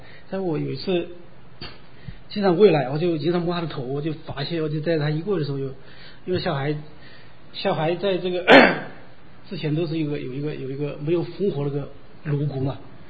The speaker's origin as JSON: {"language": "Chinese", "region": "Jiangnan", "country": "China", "tie": "born or raised there", "said": "因为我的家乡是在这个江南嘛，就是靠长江。靠长江的话，是我们那个有个长江的支流嘛，支流经过我们的家。"}